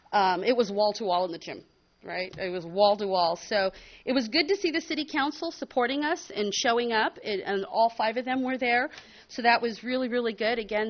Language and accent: English; California, United States; the last thing that I was very proud of as a Californian